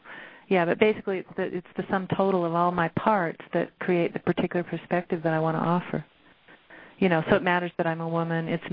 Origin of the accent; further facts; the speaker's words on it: United States; I'm American, you know, so how I operate as a leader may not work, you know, in other contexts.